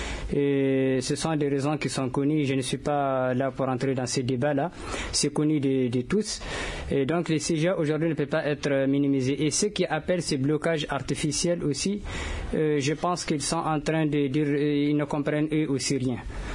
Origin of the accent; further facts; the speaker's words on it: Timbuktu, Tombouctou, Mali; Nous sommes à Tombouctou et nous sommes chez nous à Tombouctou. Nous ne sommes pas des étrangers à Tombouctou. Tombouctou, c'est notre ville.